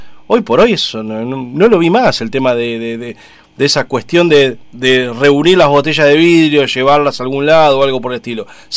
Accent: Buenos Aires, Argentina; yo me acuerdo de en mi niñez en Buenos Aires

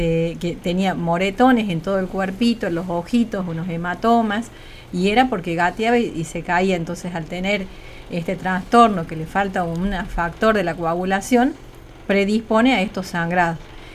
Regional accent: Catamarca, Argentina; also born or lived in Córdoba / Buenos Aires; soy de acá de Catamarca, que fui a formarme inicialmente como médica en Córdoba, y después me quedé ahí haciendo la residencia de pediatría, y después fui a Buenos Aires a hacer hemato-oncología pediátrica

